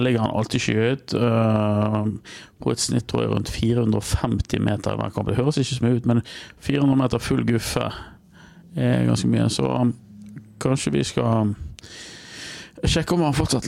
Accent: Øygarden, Vestland, Norway; Ja, jeg er jo fra Øygarden, jeg også. Ja. Vi er fra samme kommune

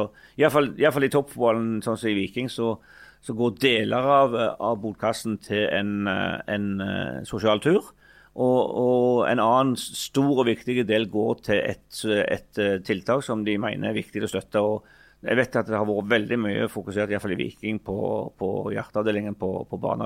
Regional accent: Figgjo, Rogaland, Norway; i min tid i lokalfotballen hjemme på Figgen

